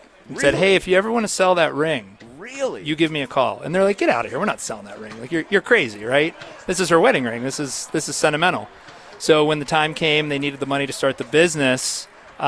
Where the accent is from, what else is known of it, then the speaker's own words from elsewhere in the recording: Upper St. Clair, Pennsylvania, United States; I grew up here in the South Hills. I went to high school right over there at Upper St. Clair. I live there. I work there.